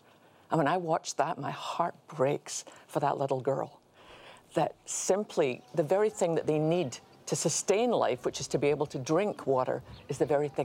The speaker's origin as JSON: {"language": "English", "country": "United Kingdom", "said": "As a British person, let me just say, excellent choice."}